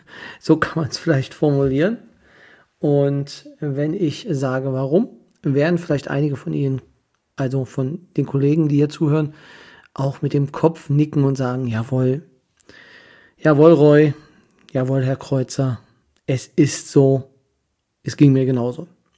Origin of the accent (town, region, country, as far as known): Kyritz, Brandenburg, Germany